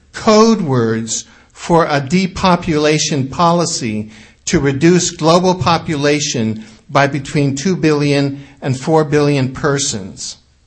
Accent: Cuba; I grew up in Cuba. My mother's Cuban.

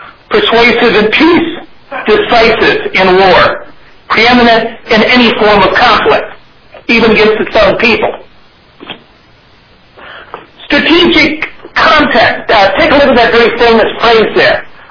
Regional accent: Columbus, Ohio, United States; I'm from Columbus, where Samuel Bush is buried

